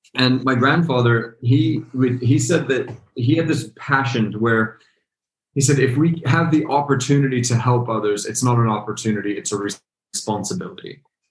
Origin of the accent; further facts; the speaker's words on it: Denver, Colorado, United States; Oh, so I grew up in Denver, Colorado, like outside of Denver. So I'm a Colorado boy originally, and I would spend my the summers on the farm.